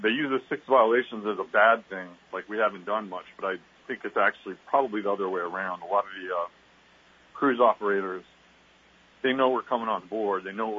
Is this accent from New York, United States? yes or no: no; Anchorage, Alaska, United States; I'm born and raised in Alaska, in Anchorage, and I started shipping at 19 years old.